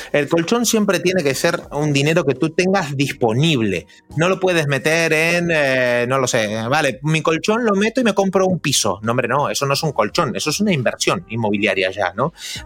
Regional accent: Argentina; No he visto bancos caer, soy argentino, conozco, sé de lo que hablo

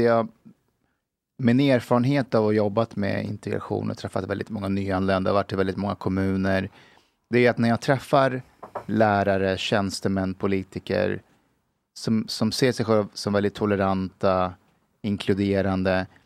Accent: Sweden; Jag tänker själv, om jag som svensk så någonstans, bor i utlandet i ett år eller så, då vill jag ju vara med svenskar.

